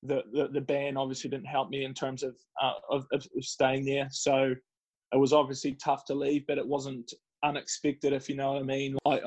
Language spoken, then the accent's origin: English; Scotland, United Kingdom; So we always have a bit of a laugh that we're Scottish worst enemies.